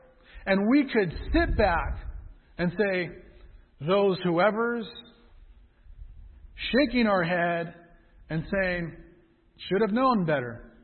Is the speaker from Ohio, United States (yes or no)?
no; Anaheim, California, United States; I grew up in Anaheim. I grew up seeing police brutality.